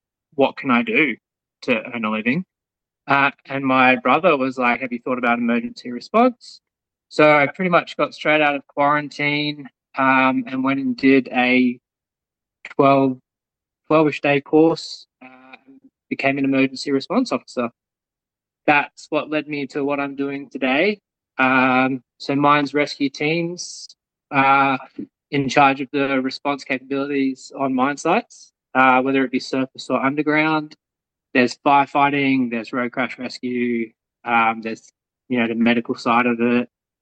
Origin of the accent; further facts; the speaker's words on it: Perth, Western Australia, Australia; Well, I grew up in Perth. I spent some time in Queensland